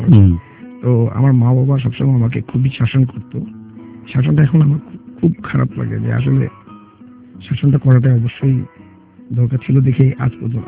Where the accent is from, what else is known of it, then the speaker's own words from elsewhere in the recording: Dhaka, Dhaka Division, Bangladesh; আমার বাড়ি হচ্ছে চাঁদপুরে, তো ওখানে আমার যাওয়া হয় না। আমার জন্ম হচ্ছে ঢাকায়